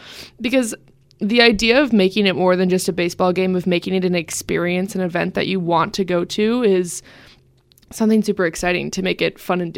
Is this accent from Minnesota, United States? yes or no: yes; Minnesota, United States; but I come from Minnesota as well, so sorry to say that.